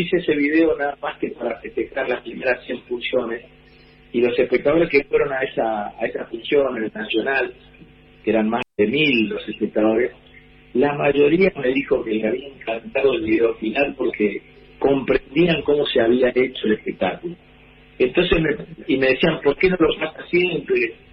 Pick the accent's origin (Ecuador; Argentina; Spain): Argentina; Paraná, Entre Ríos; Yo vivo en un barrio, nací en un barrio en Paraná, que se llama el barrio La Alcantarilla